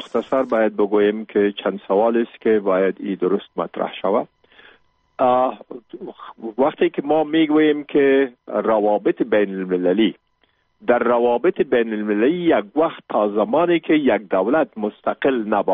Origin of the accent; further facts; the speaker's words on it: Afghanistan; ما افغان هستیم